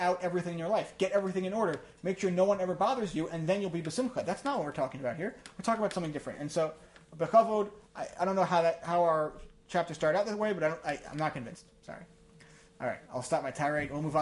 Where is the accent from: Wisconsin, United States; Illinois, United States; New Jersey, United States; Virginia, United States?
New Jersey, United States; Livingston; I grew up in Livingston, it's next to West Orange.